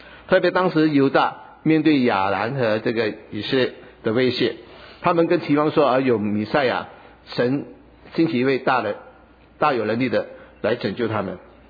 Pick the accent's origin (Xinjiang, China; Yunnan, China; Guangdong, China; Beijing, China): Guangdong, China; 我们广东人说没谁过啊